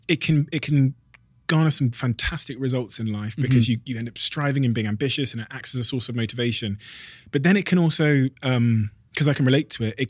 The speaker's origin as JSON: {"language": "English", "country": "Botswana", "tie": "born there", "said": "I was born in Botswana in Africa as well."}